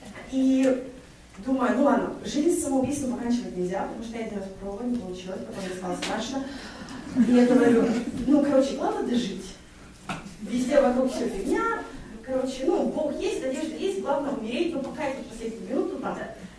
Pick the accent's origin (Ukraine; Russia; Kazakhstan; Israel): Kazakhstan; now in Calgary, Canada; я из Калгари, Канады, вообще родом из Казахстана.